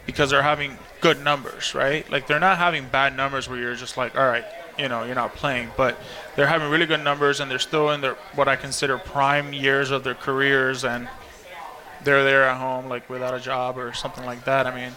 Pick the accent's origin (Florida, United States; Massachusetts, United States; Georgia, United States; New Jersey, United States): Florida, United States; Miami; I'm from Miami, so the Orange Bowl